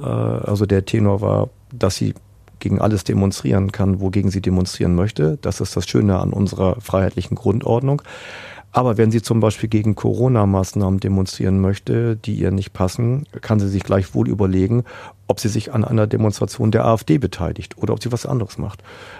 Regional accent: Northern Germany, Germany; ich komme ja aus Norddeutschland und die Stadt, in der ich geboren bin, ist jetzt auch nicht auf Rosen gebettet.

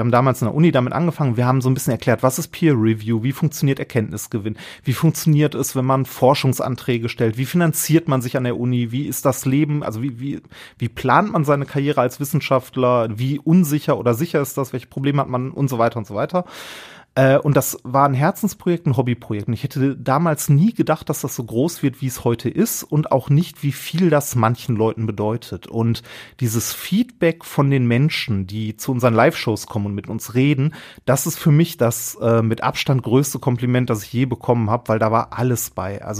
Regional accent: Essen, North Rhine-Westphalia, Germany; Und ich bin in Essen-Altendorf groß geworden.

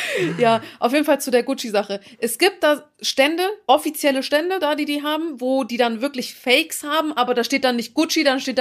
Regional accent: Germany; accent: German; Also ich spreche eigentlich fließend Türkisch soweit, aber ich habe einen deutschen Akzent drin, so wie jeder

